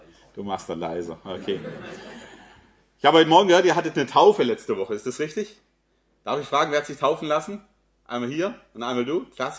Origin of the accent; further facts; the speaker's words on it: Tübingen, Baden-Württemberg, Germany; ich komme aus Tübingen.